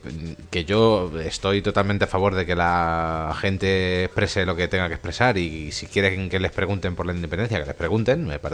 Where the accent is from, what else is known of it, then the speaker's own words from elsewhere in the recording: Catalonia, Spain; Yo soy catalán, hablo en catalán